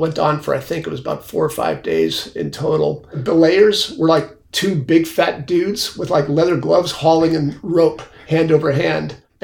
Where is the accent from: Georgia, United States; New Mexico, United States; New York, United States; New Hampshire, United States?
New York, United States; I'm from New York.